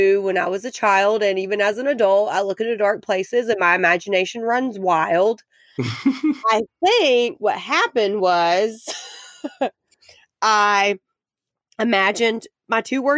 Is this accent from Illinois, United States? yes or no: no; Ellenwood, Georgia, United States; I was living at the house I grew up in Ellenwood, Georgia.